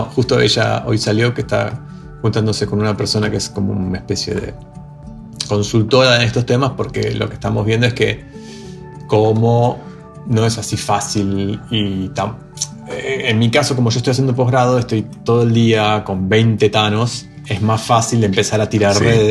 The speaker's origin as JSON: {"language": "Spanish", "country": "Argentina", "said": "nos conocimos en Buenos Aires, yo soy argentino"}